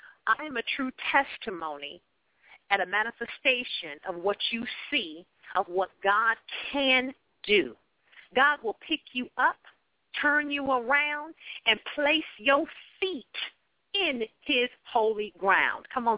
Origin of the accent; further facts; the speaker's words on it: Akron, Ohio, United States; Once again … born and raised in Akron, Ohio.